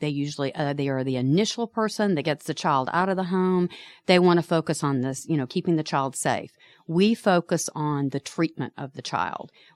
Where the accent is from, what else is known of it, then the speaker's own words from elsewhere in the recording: Tucker, Georgia, United States; So I grew up in Tucker. Went to Tucker High School and actually met my husband there